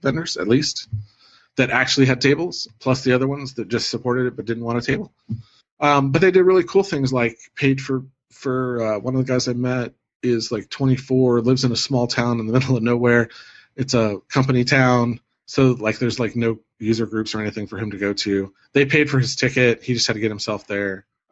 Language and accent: English; Cleveland, Ohio, United States; I shouldn't pick on Pittsburgh, but you know, I'm from Cleveland.